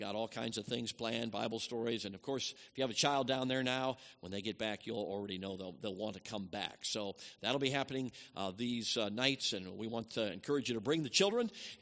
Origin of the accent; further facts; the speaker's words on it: Chicago, Illinois, United States; now in Canada; Chicago. But I don't live there anymore. I went north of the border, okay? And there are some benefits of growing up in Chicago.